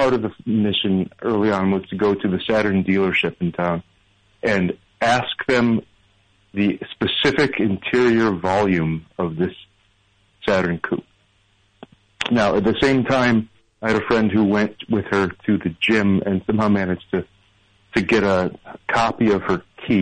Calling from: Brooklyn, New York, United States; From Brooklyn, from Sunset Park, Brooklyn.

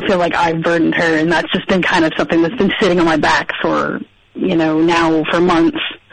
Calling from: Cary, North Carolina, United States; I'm calling from Cary, North Carolina.

